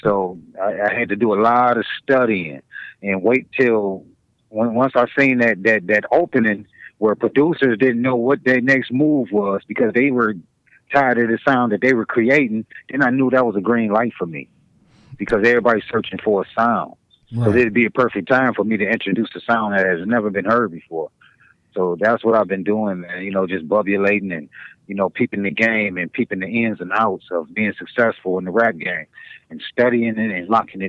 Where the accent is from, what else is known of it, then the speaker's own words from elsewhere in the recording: Westland, Michigan, United States; No, I grew up in Westland.